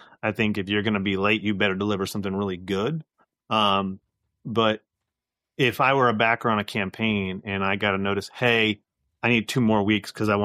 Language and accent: English; Connecticut, United States; I'm originally from Connecticut, so that's my home stomping ground.